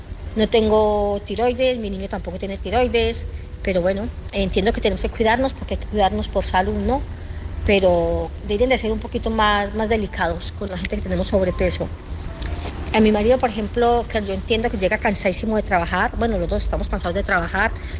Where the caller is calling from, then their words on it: Barcelona, Catalonia, Spain; de Barcelona. Gracias, feliz noche.